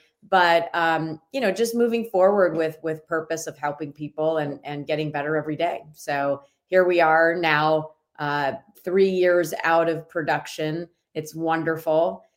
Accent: Michigan, United States; born there; So I was born in Michigan, and you know, I've started real estate when I was 23.

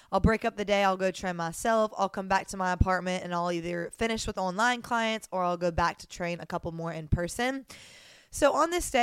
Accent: Mobile, Alabama, United States; now in Miami, United States; I'm a small town girl. I moved from Mobile, Alabama to the big city in hopes of just really to pursue my dreams

